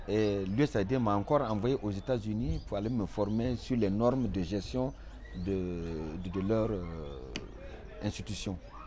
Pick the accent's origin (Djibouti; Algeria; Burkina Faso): Burkina Faso; Fada N'Gourma, Est; Je suis originaire de Fadangourma. Ma ville est située à l'est du Burkina et ma ville fait frontière avec le Niger, le Togo, le Bénin.